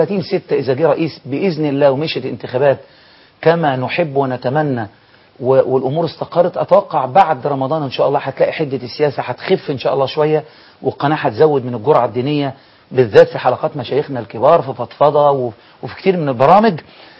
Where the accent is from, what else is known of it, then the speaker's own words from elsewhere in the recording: Egypt; احنا عندنا في مصر